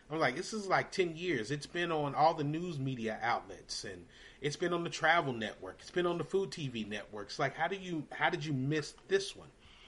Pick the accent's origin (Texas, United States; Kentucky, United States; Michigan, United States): Kentucky, United States; Louisville; there's a good chef guy that I know in my hometown of Louisville, Kentucky